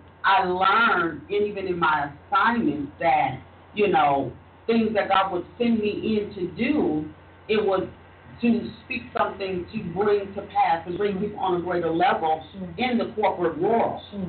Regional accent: Iowa, United States; You know, I came from Iowa.

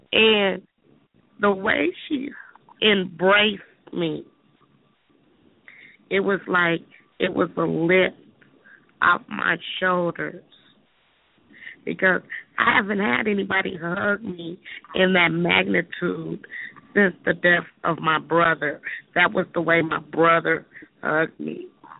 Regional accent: Kansas City, United States; I'm from Kansas City.

